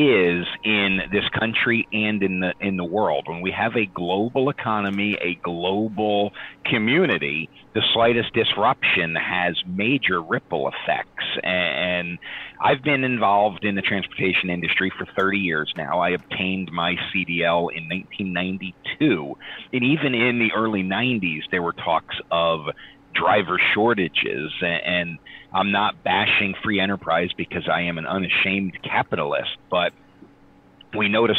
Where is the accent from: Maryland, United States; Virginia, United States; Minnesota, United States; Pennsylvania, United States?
Pennsylvania, United States; I couldn't cross the state line, but I could drive for 300 miles in my home state of Pennsylvania.